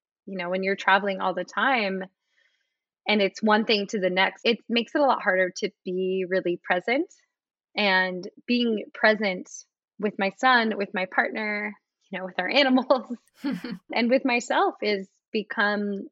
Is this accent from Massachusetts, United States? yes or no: no; Alaska, United States; Like, I grew up in Alaska where wildness was unavoidable. You know, like our house backed up to like endless miles of mountain ranges and forests and rivers.